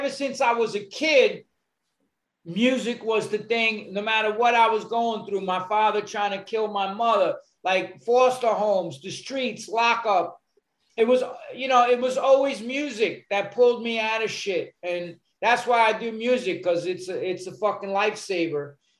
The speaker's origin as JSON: {"language": "English", "region": "New York", "country": "United States", "said": "I'm a New Yorker. I'm a people person."}